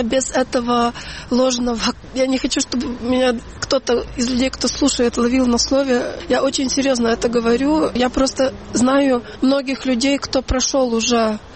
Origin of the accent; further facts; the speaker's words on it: Zhovkva, Lviv Oblast, Ukraine; Я родилась в Жовкве. Это территория под Львовом. Это город.